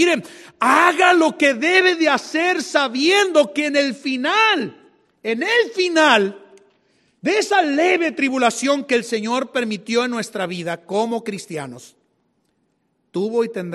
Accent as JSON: {"language": "Spanish", "country": "Colombia", "moved": "yes", "said": "yo sé que muchos de ustedes saben la razón del por qué yo salí de Colombia"}